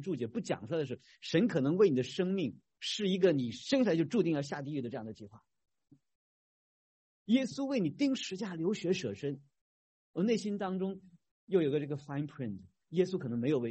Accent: China; 然后在我们中国人当中啊，我们中国人传统就要一种宿命的思想

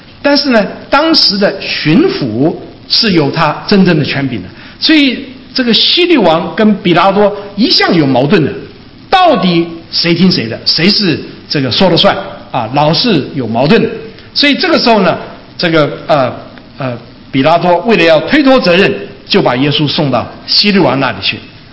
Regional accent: Taiwan; now in United States; 我们在美国大概都没听过鸡叫啊。我小时候住在台湾的时候，我听过鸡叫。

